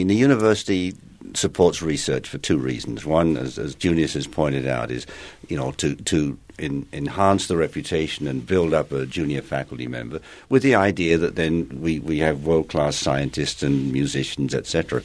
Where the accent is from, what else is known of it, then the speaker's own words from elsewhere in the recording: England, United Kingdom; Do I understand the music of Vaughan Williams because I'm English better than you because you're not?